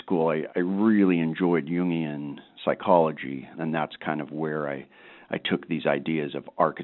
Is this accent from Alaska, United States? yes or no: yes; Homer, Alaska, United States; I'm from Homer, Alaska.